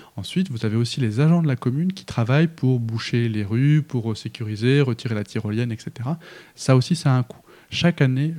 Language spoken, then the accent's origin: French; Neuvois, France; also born or lived in Paris; Moi, j'ai grandi à Neuvois. Alors après, je suis allé faire mes études et mon travail à Paris, mais c'est mon village d'attache et de naissance.